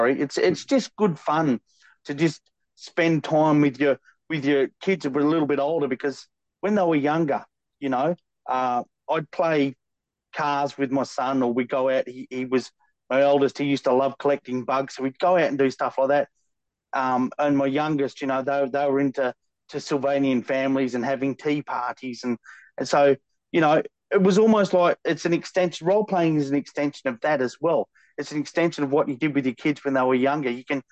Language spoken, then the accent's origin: English; Australia; Because I'm Australian, I've got a weird sense of humor.